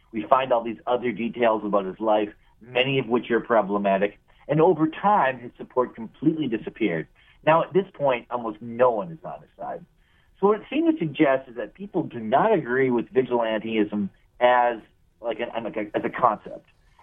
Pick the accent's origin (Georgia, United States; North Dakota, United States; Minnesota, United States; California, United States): North Dakota, United States; moved away as an adult; I grew up in North Dakota. I moved to New York in 2002.